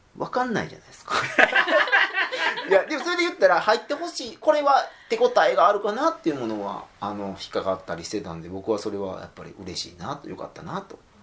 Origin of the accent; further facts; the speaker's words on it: Wakayama, Japan; 僕和歌山県出身で、大阪に常に負けて生きてると思ってる人生なんで